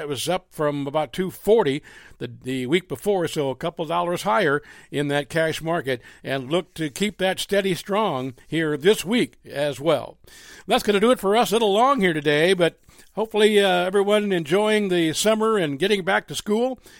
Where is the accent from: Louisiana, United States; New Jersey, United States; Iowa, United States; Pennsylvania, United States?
Iowa, United States; Iowa is my home state, as you know, Ed, and I have a lot of memories attending the fair as a 4-H'er